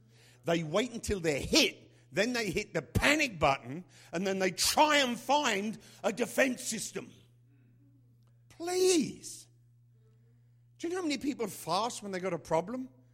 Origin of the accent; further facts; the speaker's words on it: England, United Kingdom; You know, I'm English, for God's sake. We invented stiff.